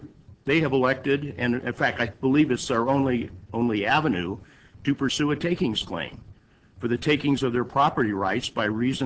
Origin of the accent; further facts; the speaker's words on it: California, United States; I'm from California, I'm not from Colorado